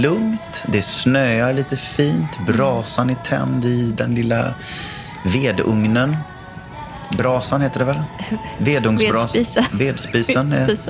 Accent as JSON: {"language": "Swedish", "town": "Gothenburg", "region": "Västra Götaland County", "country": "Sweden", "said": "jag måste fråga dig som göteborgare"}